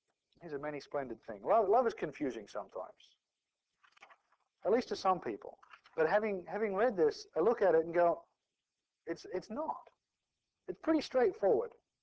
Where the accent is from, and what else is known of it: Australia; born or raised there; also born or lived in New Zealand; now in United States